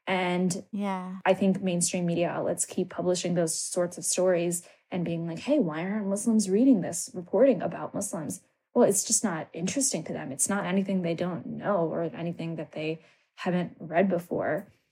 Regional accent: Maryland, United States; also born or lived in Canada; I grew up in Maryland. I was actually born in Canada. Yeah, my family moved, my parents moved to the U.S. and then lived between the U.S. and Canada for, you know, while I was a child, but I grew up in Maryland.

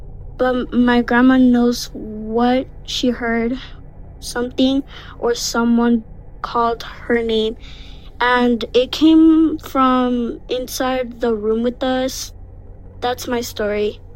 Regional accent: Texas, United States; I'm from Texas, and this is my story.

